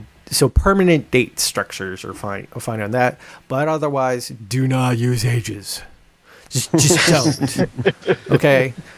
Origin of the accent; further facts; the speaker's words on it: Kingston, New York, United States; born there; I was born in Kingston, New York.